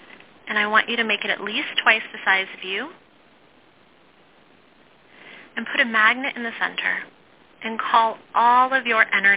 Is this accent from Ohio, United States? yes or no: yes; Ohio, United States; born there; So I was born in Ohio, and my parents separated when I was 2 years old. And my mom raised me after that on her own.